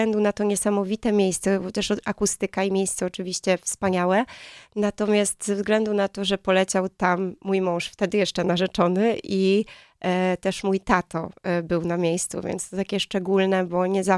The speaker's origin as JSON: {"language": "Polish", "region": "Lower Silesian Voivodeship", "country": "Poland", "tie": "born or raised there", "also_born_or_lived": "San Francisco, United States", "lives_now": "Jawor, Poland", "said": "Następnie rodzice moi podjęli decyzję, że wracają, żeby być bliżej rodziny i przeprowadziliśmy się tutaj do Polski. Natomiast to była rejony Kotliny Kłodzkiej, więc absolutnie nie tutaj Jawor."}